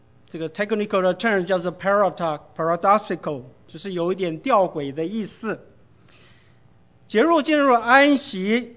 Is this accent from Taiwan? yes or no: yes; Taiwan; accent: Taiwanese Mandarin; 如果听不懂我的台湾国语是没有司空见惯，因为 我外婆是客家人，所以她听不懂我的台湾国语。